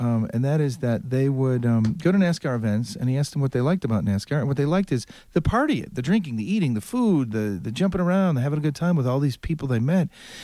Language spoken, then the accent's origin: English; Chicago, Illinois, United States; But I'm from Chicago, and that's what you're doing in the parking lot outside of Soldier Field.